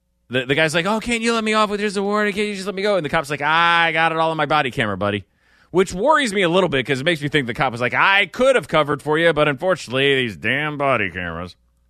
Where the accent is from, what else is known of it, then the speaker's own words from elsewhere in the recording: Rhode Island, United States; accent: Rhode Island; That's my Rhode Island accent.